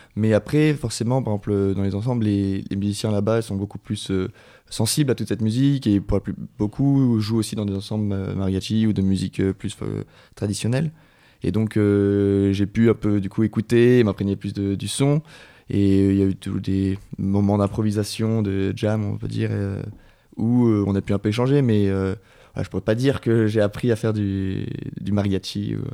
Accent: Bordeaux, Nouvelle-Aquitaine, France; moved away as an adult; also born or lived in Paris / Lyon / Leipzig / Salzburg; Alors moi je viens de Bordeaux originellement, mais je suis parti assez tôt pour des études sur Paris, puis après je suis allé à Lyon faire une licence, je suis parti après en Allemagne à Leipzig pour finir cette licence

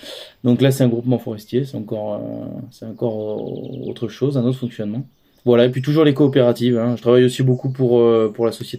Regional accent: Nouvelle-Aquitaine, France; je suis né en Creuse, j'ai grandi en Creuse, et j'habite aujourd'hui à côté de Limoges.

